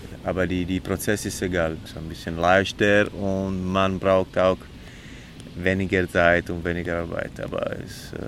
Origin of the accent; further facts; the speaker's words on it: Southern Italy, Italy; German is a second language; now in Germany; Ich komme aus Süditalien und ja, meine Mutter hat wirklich immer viel gemacht zu Hause